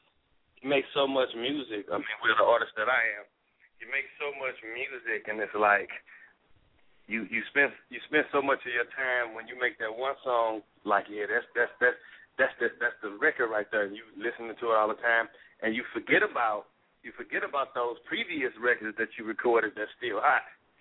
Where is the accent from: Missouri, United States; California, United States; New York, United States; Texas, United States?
Missouri, United States; St. Louis; All right, well, where I'm from St. Louis, Missouri. North side city of St. Louis, Missouri on the north side. Walnut Park, you know, area I'm from, hood I'm from